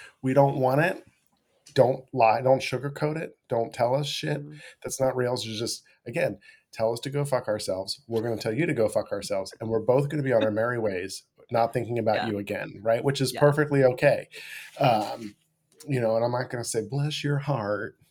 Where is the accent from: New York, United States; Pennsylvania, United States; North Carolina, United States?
Pennsylvania, United States; Philadelphia; And again, like, I'm from Philly. You might not be.